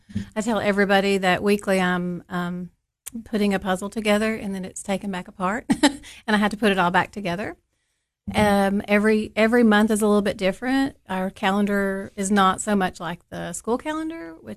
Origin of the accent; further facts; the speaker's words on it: Tennessee, United States; I'm from Pickett County. My dad is originally from Pickett County, more like Moodyville area.